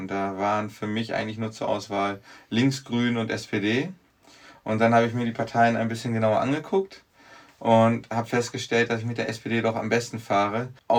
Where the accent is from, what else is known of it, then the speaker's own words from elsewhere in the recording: North Rhine-Westphalia, Germany; also ich komme aus der Nähe von Dortmund